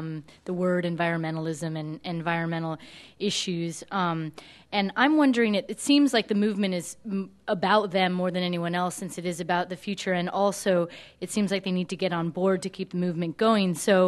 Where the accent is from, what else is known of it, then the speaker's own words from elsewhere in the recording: Santa Rosa, California, United States; I'm from Santa Rosa.